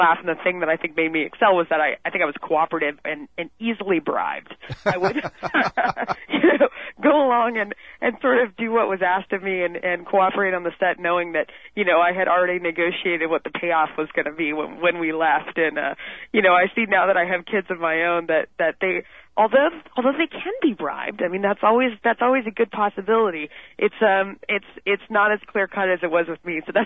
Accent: Los Angeles, California, United States; When you grow up in L.A. or anywhere around L.A., and I'm from the Valley, the Valley girl

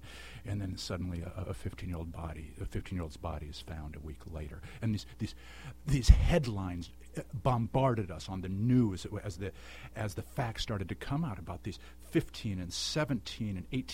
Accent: Hollywood, California, United States; we grew up together in the Hollywood Hills

